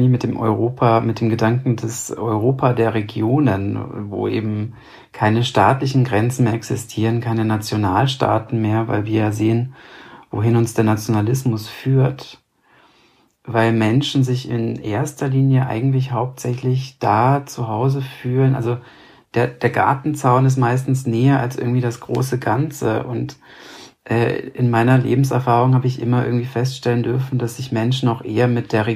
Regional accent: Romania; now in Austria; ich bin A, Auslandsdeutscher, B, Auslandsrumäne, bin kein Österreicher, sondern lebe als Auslandsdeutscher und Auslandsrumäne in Österreich.

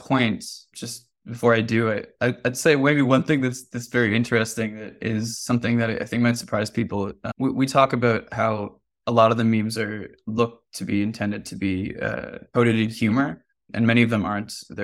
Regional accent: Ottawa, Ontario, Canada; it's also from my hometown of Ottawa, Ontario.

